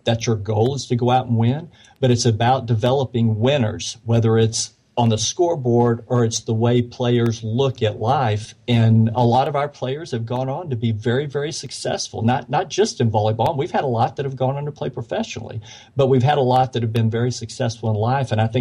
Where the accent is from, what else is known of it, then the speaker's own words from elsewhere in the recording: Arkansas, United States; And I was born and raised in Arkansas. And at the time, Arkansas was among the lowest and may still be in teachers' pay.